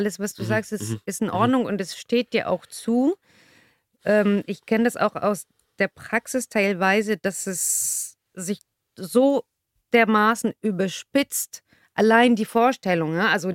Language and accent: German; Tunisia; Ich komme ja ursprünglich aus Tunesien.